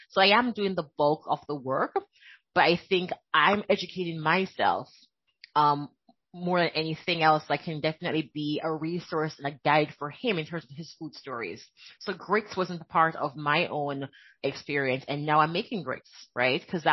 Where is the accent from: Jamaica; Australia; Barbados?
Jamaica; now in United States; And even though I am Jamaican, living in America, Caribbean, I want him to understand African-American food waste because he is Black American, right?